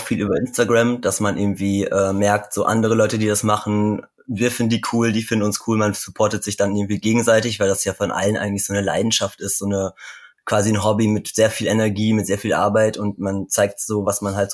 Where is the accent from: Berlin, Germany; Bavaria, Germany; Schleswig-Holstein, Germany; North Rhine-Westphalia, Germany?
North Rhine-Westphalia, Germany; Münster; Wir kommen aus Münster in Nordrhein-Westfalen.